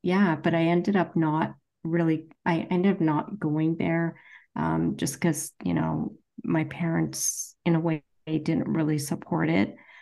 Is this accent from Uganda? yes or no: no; Canada; also born or lived in India; So I was born in India and I migrated to Canada with my parents in the early 70s.